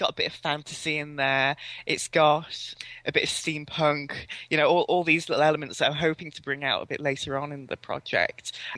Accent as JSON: {"language": "English", "town": "Middlesbrough", "region": "North East England", "country": "United Kingdom", "said": "I'm on the developer course and I'm from Middlesbrough."}